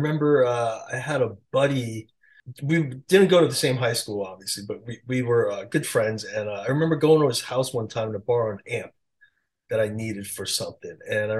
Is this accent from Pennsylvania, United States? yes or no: no; Queens, New York, United States; I just met a bunch of young DJs at the time mm-hmm. growing up in Queens. And was really lucky too. My neighbors across the street from me in Queens were these two older guys